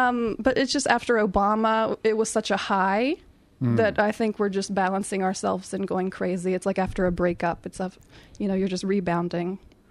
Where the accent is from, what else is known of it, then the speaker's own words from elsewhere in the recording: West Virginia, United States; Okay, I'm from West Virginia in the U.S.